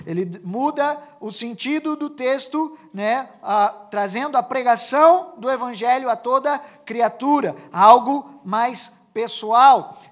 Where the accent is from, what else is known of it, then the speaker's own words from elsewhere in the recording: São Paulo, Brazil; eu sou de São Paulo, do interior